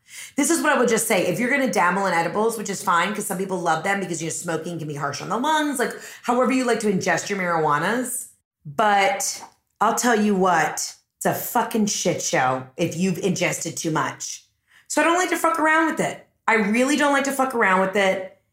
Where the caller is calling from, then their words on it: Maine, United States; Hey, Heather, it's … I'm calling from Maine.